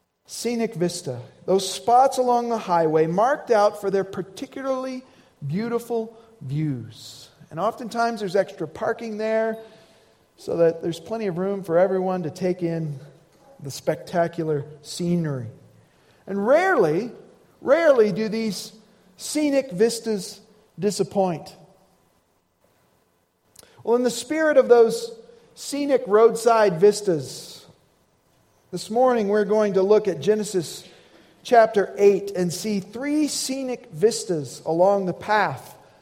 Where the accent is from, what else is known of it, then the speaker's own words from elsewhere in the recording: Indiana, United States; Growing up in Indiana, I remember going on vacation with my family.